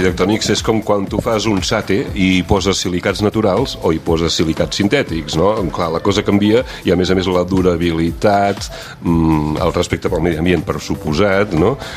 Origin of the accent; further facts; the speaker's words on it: Cassà de la Selva, Catalonia, Spain; jo sóc fill de Cassà de la Selva